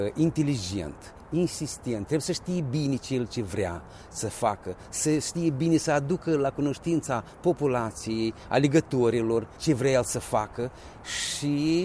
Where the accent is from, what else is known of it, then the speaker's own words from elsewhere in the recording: Moldova; Iarăși, suntem moldoveni